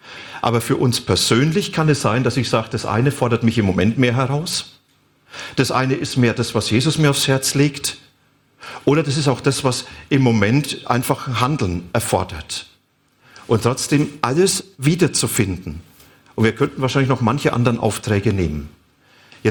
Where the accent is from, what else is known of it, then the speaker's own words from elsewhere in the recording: Bavaria, Germany; so wie ich ein Mann bin, ein Franke und ein Teilzeit-Vegetarier